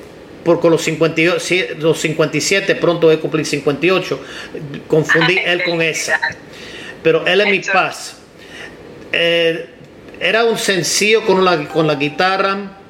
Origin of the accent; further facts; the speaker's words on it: Ohio, United States; born there; Yo nací en Ohio de padre cubano, y ante eso los familiares míos eran de España.